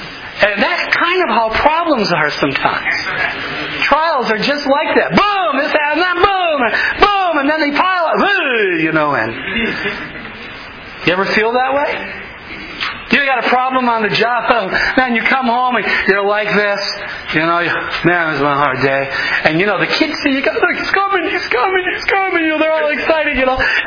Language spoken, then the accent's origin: English; Aurora, Minnesota, United States; since when I grew up in Aurora, I attended Aurora Hoyt Lakes High School, which is now called Mesabi East.